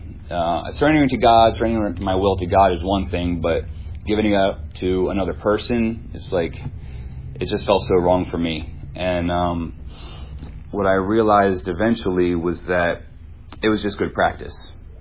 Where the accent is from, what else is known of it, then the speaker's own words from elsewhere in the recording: Lancaster, Pennsylvania, United States; I'm from Lancaster, PA, born and raised. Grew up in the Mennonite faith